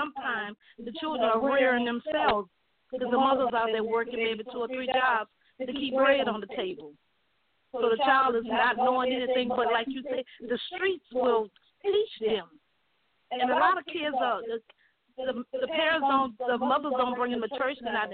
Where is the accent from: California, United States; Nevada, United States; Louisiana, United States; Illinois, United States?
Louisiana, United States; New Orleans; And I had to learn that as a young girl growing up in New Orleans. I was out in the streets.